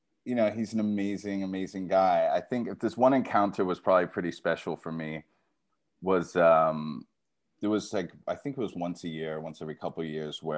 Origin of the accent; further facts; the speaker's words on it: England, United Kingdom; when I was growing up in England.